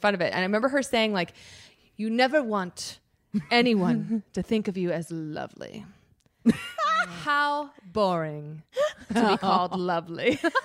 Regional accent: Chicago, Illinois, United States; I'm from the Chicago area, that's where I went to college

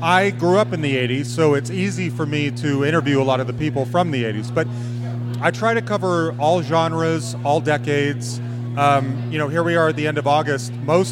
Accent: Utah, United States; now in Denver, United States; Well, I grew up in Utah.

